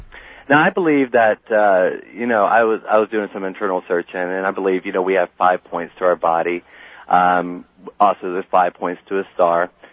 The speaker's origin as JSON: {"language": "English", "town": "Columbus", "region": "Ohio", "country": "United States", "said": "I'm from Columbus, Ohio. How are you doing, guys?"}